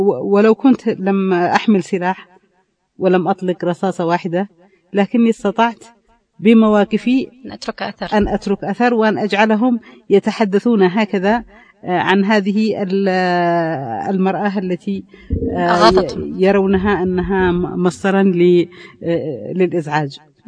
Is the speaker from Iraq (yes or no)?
no; Yemen